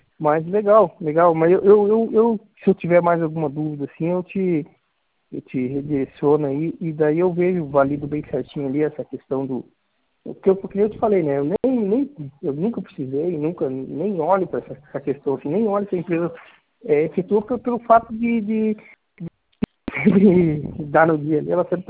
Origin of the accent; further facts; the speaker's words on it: Curitiba, Paraná, Brazil; eu sou de Curitiba, eu trabalho em casa